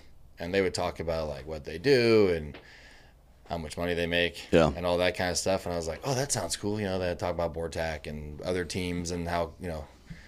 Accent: Missouri, United States; now in El Paso, United States; In Northeast Missouri.

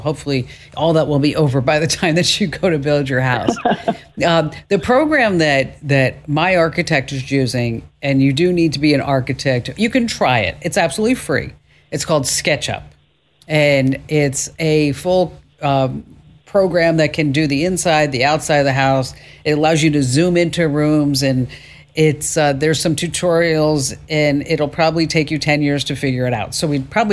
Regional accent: New Jersey, United States; accent: New Jersey; And because of my New Jersey accent, I really made a conscious effort not to say dwa.

